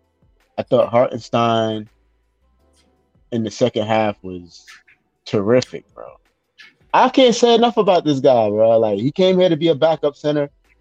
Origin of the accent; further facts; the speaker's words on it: Brooklyn, New York, United States; I grew up in Brooklyn, too. You got a problem with Brooklyn?